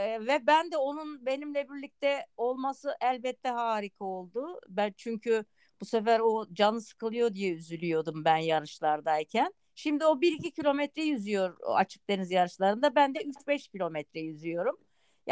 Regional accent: Adana, Turkey; ben 1957 yılında Adana'da doğdum. 7 yaşına kadar yüzmeyle ilgili herhangi bir bilgim yoktu. Ama bizim Adana'da her yer sulama kanallarıyla dolu ve boğulma vakaları çok olurdu.

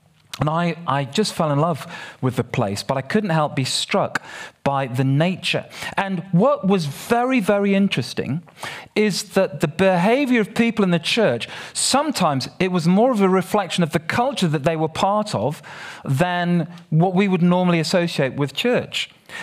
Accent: Nigeria; born there; I mean, I was born in Nigeria. I'm an African. I thought I knew Africa

